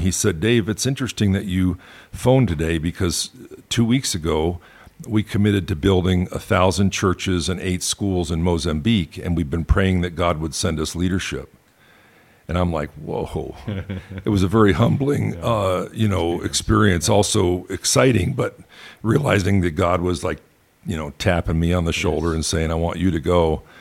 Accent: New York, United States; born there; I was born in Western New York, south of Buffalo, New York, about 70 miles. It's far western New York.

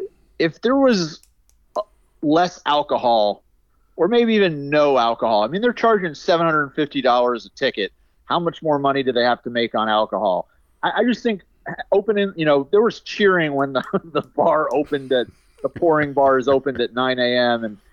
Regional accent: New York, United States; as a New Yorker, I don't want this to be about the New Yorkers.

